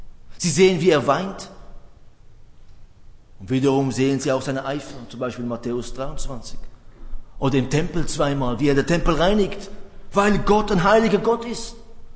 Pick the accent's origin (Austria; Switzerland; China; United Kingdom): Switzerland; Ich weiß, bei uns in der Schweiz, 28 Grad, wunderbar, da gehen wir alle schwimmen, ja.